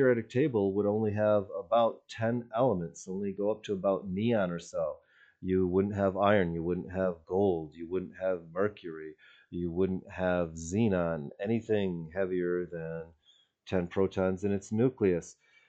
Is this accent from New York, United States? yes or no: no; Michigan, United States; I grew up in Michigan. I grew up reading the Detroit News every day in the late 70s, into the 80s, into the 90s.